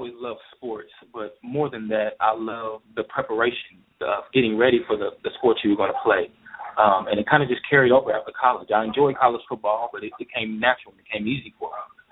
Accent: Muskogee, Oklahoma, United States; I was born and raised here in Muskogee, Oklahoma. My senior year, I moved to Fort Gibson.

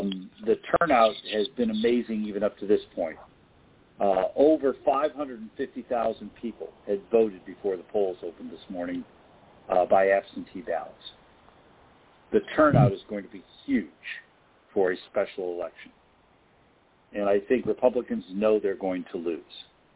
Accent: Ohio, United States; what's happening in my home state of Ohio today.

